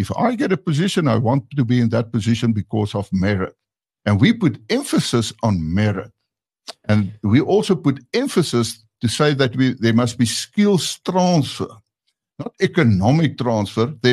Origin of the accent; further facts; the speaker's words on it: Zalfontein, South Africa; because my hometown is Zalfontein. My head office is in Pretoria, so I must have a vehicle to travel.